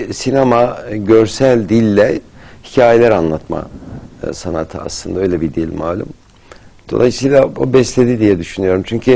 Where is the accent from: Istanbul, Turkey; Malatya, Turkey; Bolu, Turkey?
Malatya, Turkey; Evet, Malatya doğumluyum ben